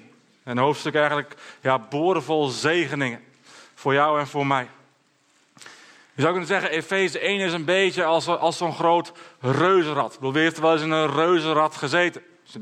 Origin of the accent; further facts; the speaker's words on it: Drenthe, Netherlands; also born or lived in Hengelo; ik ben een Drent, dus dat is ook wel fijn, hè? Drent en Twente, dat matcht wel een beetje. Ik heb hier ook een paar jaar gewoond.